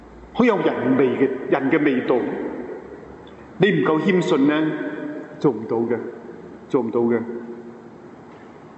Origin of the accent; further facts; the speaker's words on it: China; 他祝福我只是祝福中国，我说我是中国来的嘛